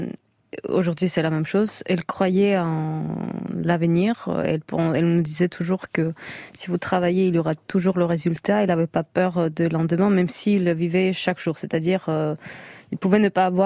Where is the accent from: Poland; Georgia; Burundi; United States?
Georgia; first language Georgian; French is a second language; now in France; surtout pour une étrangère. Bon, maintenant française, mais quand même, ma langue maternelle, c'est géorgien